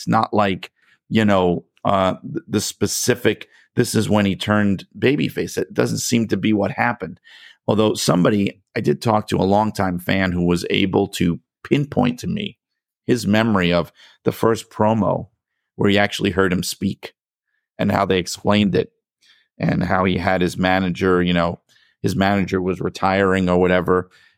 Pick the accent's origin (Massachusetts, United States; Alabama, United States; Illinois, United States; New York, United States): New York, United States; New York City; And growing up in New York City, it's just like in the air, wrestling fans